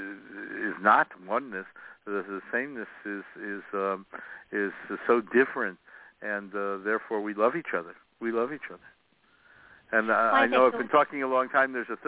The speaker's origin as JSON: {"language": "English", "town": "Chicago", "region": "Illinois", "country": "United States", "tie": "born or raised there", "said": "I grew up in the Old South Side of Chicago, in what had been a Polish Catholic steelworkers neighborhood."}